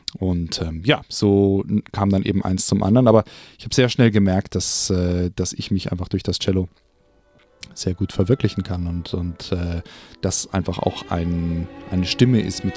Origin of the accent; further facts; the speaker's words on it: Bavaria, Germany; Also ich bin aufgewachsen im Süden von München, zwischen München und den Alpen.